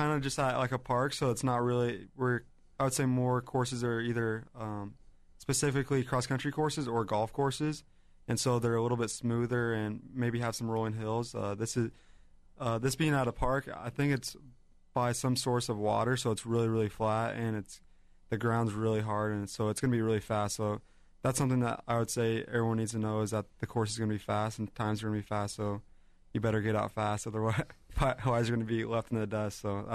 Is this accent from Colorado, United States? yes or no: no; Iowa, United States; now in Boise, United States; And, yeah, I'm from Iowa as well, so I kind of knew Coach Immels before he came out to Boise.